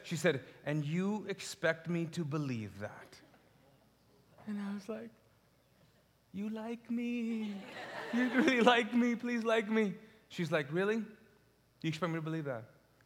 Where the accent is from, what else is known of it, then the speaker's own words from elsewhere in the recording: Kuwait; also born or lived in Pakistan; I grew up as a Muslim, and I'm actually from Pakistan, but I grew up and was raised in Kuwait.